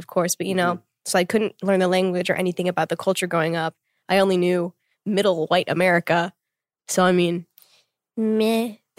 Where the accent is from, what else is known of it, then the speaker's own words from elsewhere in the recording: Tulsa, Oklahoma, United States; But I mean, again, growing up in Tulsa, it was fun.